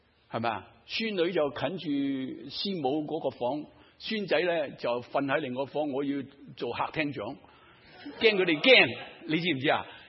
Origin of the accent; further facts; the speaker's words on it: China; 我哋中国人讲雷公啊